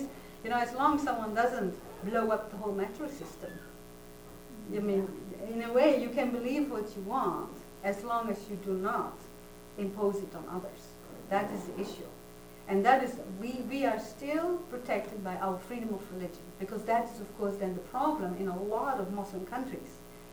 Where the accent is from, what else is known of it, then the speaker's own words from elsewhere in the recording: Netherlands; I feel I'm not at liberty to say anything because I'm still American, but I am from the Netherlands. I don't really get it yet. I mean, I'm from Europe.